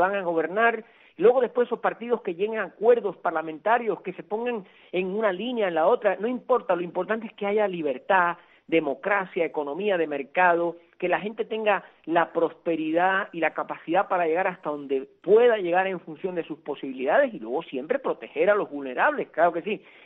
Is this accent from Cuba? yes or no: yes; Cuba; moved away; toda la familia cubana de la que yo formo parte, con esa ilusión que tengo de volver algún día a pisar mi tierra libre y democrática.